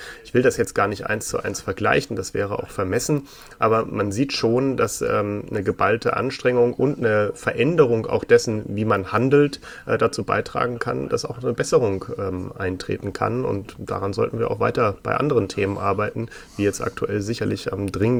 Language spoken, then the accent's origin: German; Hamburg, Germany; born there; in Hamburg, wo ich geboren bin